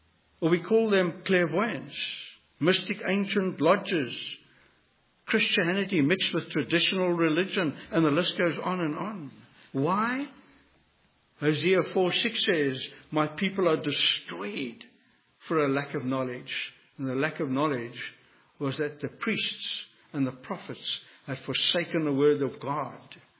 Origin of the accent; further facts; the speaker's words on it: Cape Town, Western Cape, South Africa; I grew up in Cape Town, South Africa, and we had these corner shops